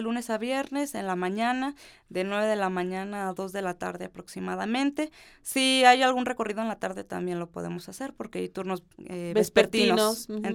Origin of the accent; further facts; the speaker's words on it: San José de Gracia, Mexico; La verdad es que yo amo mi municipio, soy de ahí de San José de Gracia orgullosamente